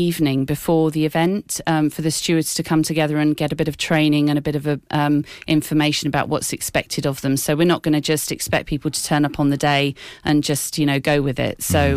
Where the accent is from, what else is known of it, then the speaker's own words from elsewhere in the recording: Cherry Hinton, East of England, United Kingdom; because I certainly remember going to them as a child, because I grew up in Cherry Hinton myself.